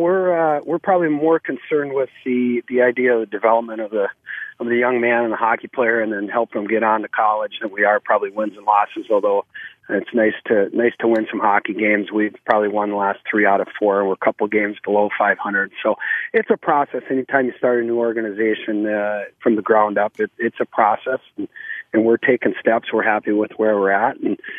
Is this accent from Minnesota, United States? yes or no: yes; Minnesota, United States; I'm from Minnesota, and this has been a great learning experience.